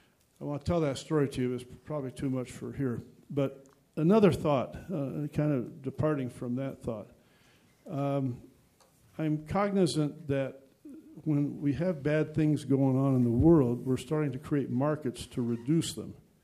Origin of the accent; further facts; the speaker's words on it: Oregon, United States; I want to tell you a story of social entrepreneurship that's going on in my home state of Oregon.